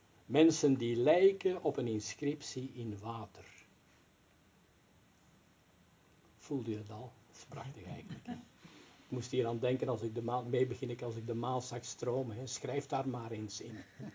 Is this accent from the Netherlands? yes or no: no; Antwerp, Flanders, Belgium; ik kom zelf ook, ik ben ook Belg en kom ook uit Antwerpen.